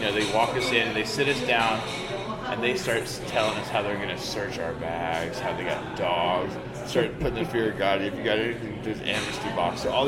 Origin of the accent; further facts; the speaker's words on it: Texas, United States; Yeah, I'm from Texas.